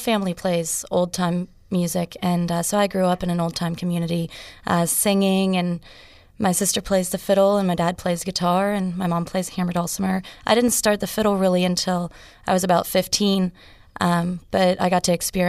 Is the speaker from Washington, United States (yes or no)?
no; Morgantown, West Virginia, United States; I was raised in Morgantown, West Virginia.